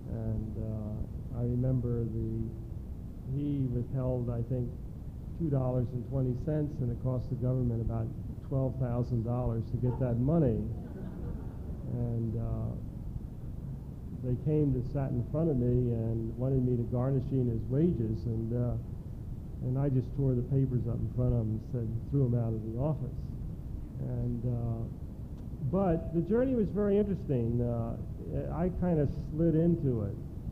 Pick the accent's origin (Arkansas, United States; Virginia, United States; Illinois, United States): Virginia, United States; I come from Virginia, which is probably the war state of the Union.